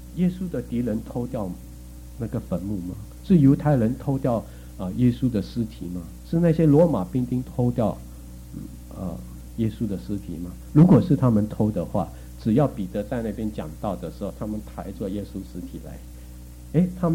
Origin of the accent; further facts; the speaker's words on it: China; 我们中国人已经看多了武侠小说都很容易相信了